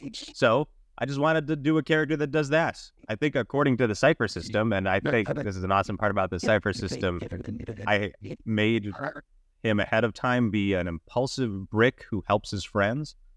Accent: Calgary, Alberta, Canada; I'm from Calgary, Alberta

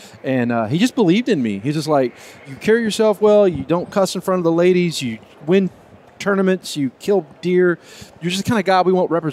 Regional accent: Texas, United States; And being a Texan

